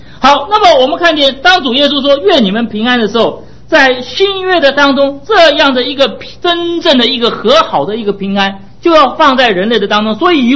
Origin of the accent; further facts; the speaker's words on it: China; 我们中国人最喜欢吃这个牛尾汤啊，这个牛尾汤好吃啊